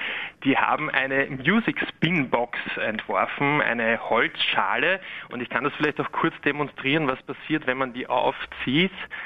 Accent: Vienna, Austria; accent: Viennese; Ich spreche Wienerisch.

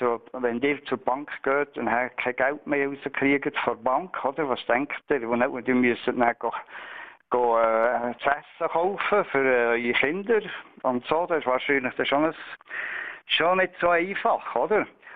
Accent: Switzerland; als Schweizer können wir klar froh sein, dass wir nicht in der EU sind.

